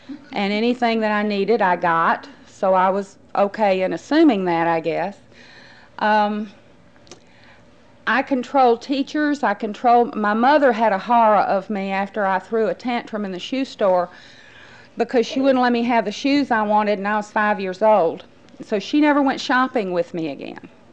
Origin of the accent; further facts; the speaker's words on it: Fort Smith, Arkansas, United States; I grew up in Fort Smith, Arkansas, in the mountains, and it's beautiful.